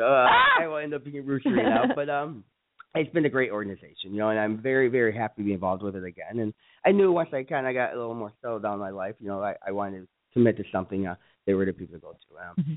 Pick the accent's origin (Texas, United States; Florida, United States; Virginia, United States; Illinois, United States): Illinois, United States; I grew up in South Suburbs, you know.